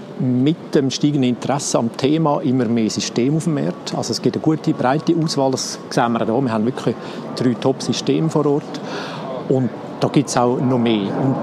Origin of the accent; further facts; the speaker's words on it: Switzerland; bei uns in der Schweiz